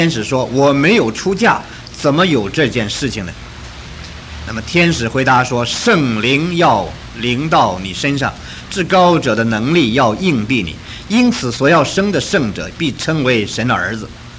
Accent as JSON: {"language": "Chinese", "country": "China", "said": "我们中国人讲如入宝山呢"}